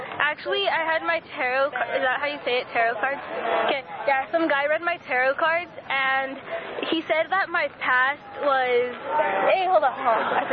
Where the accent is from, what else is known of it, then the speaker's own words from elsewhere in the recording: Hollywood, California, United States; I'm from Hollywood.